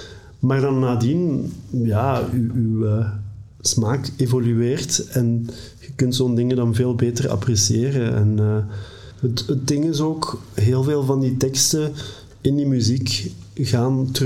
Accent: Flanders, Belgium; dat je als Limburger... toch een heel hard dat communitygevoel hebt en samenhorigheidsgevoel hebt.

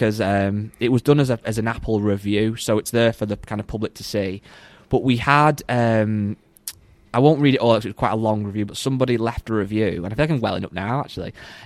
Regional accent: England, United Kingdom; partly because I'm from England and it's obviously often held in Britain or whatever.

